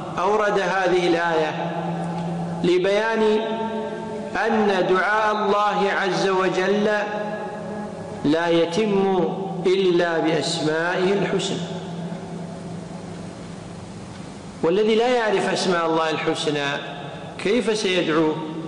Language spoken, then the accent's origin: Arabic; Kuwait; لا سيما في عندنا في الكويت، يقولون اللي ما يعرفك ما يثمنك.